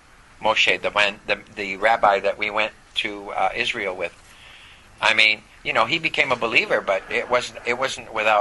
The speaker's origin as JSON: {"language": "English", "country": "Canada", "said": "Well, that's like me trying to give up being Canadian."}